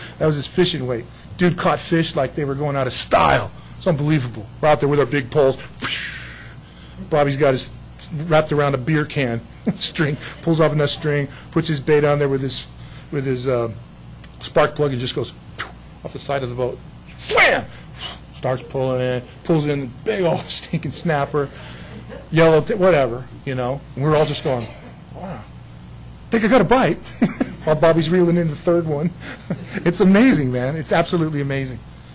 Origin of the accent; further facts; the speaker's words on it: San Diego, California, United States; I grew up in the desert. I grew up in San Diego, but I didn't spend a lot of time fishing.